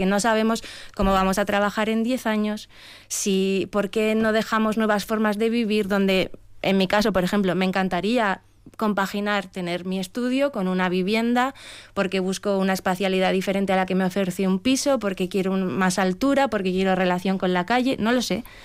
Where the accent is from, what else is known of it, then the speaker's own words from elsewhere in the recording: Pamplona, Navarre, Spain; Yo soy de Pamplona y yo creo que es un ejemplo bueno.